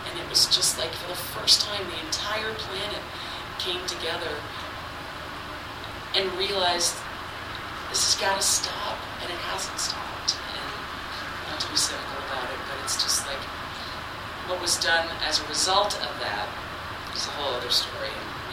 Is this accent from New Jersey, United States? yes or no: yes; New Jersey, United States; I grew up in New Jersey, and on a clear day, you could see them building towers.